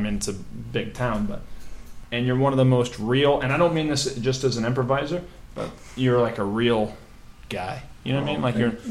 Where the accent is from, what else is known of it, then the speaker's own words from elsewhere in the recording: St. Louis, Missouri, United States; And now I'm from St. Louis, but Jeff, you are from here.